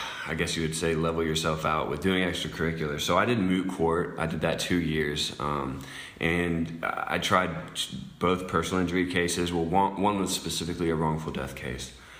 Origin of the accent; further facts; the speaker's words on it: Kansas City, Missouri, United States; So I'm from Kansas City, Missouri. I grew up there.